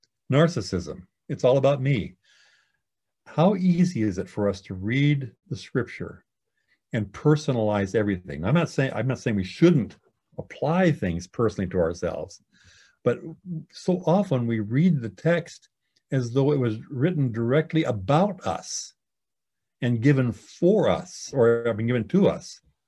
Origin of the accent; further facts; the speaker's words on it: South Dakota, United States; I grew up in South Dakota, as some of you know